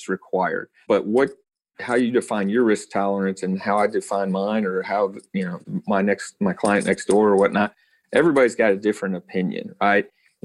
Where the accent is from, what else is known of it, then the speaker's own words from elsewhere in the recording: Dallas-Fort Worth, Texas, United States; And I'm from Dallas-Fort Worth originally